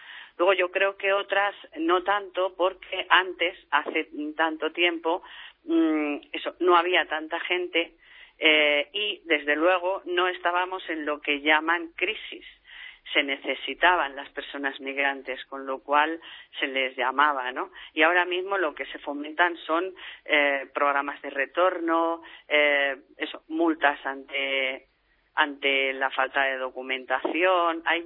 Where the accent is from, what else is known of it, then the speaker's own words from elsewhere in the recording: Spain; a ellos, a nosotros, como españoles, a cualquier otra nacionalidad, ¿no?